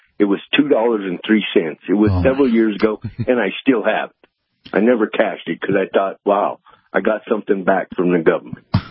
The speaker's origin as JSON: {"language": "English", "region": "New Mexico", "country": "United States", "said": "Michelle Lujan Grisham, because I'm from New Mexico"}